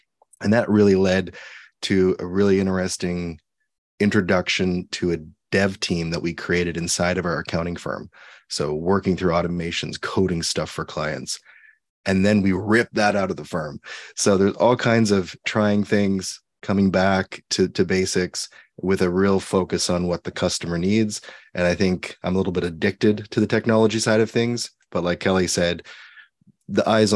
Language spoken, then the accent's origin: English; Canada; I'm not a US pro advisor, but I am Canadian.